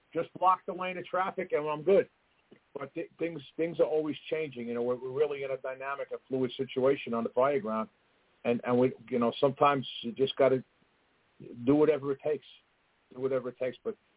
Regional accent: New Jersey, United States; listen, I'm a chief from New Jersey. I was still in Jersey time.

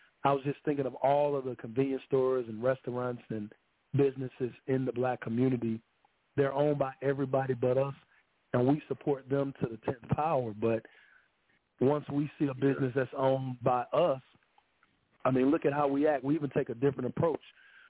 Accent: Birmingham, Alabama, United States; because I'm from Birmingham, Alabama, so I have a serious history.

